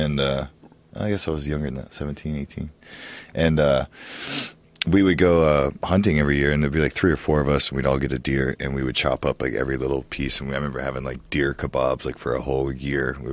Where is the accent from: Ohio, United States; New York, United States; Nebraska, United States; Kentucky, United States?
Ohio, United States; I used to hunt all the time when I was growing up in Ohio.